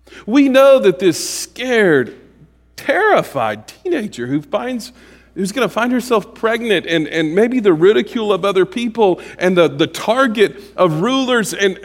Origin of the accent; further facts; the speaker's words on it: the South, United States; And I was raised right in the South.